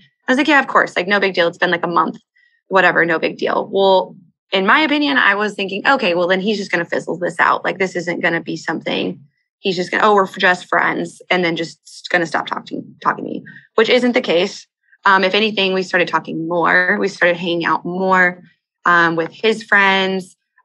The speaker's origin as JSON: {"language": "English", "town": "Austin", "region": "Texas", "country": "United States", "said": "so I'm from Austin"}